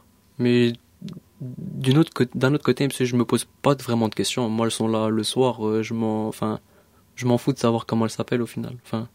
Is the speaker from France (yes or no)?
no; Etterbeek, Brussels, Belgium; Là où j'ai grandi, monsieur, c'était vraiment... C'était, comment dire, c'était pauvreté, monsieur.